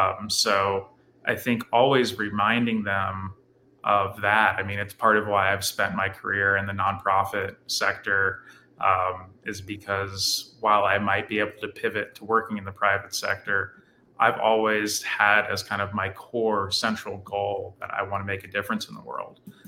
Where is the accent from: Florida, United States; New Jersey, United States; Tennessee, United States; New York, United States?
Florida, United States; Still haven't made that trip, and I grew up in Florida.